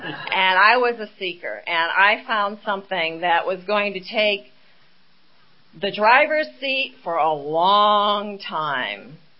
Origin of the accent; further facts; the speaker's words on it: Iowa, United States; growing up in Iowa, which was my first resentment, I knew that they had left me here by mistake. And I would sit in those soybean fields in the middle of the summer as a little girl looking for the mothership.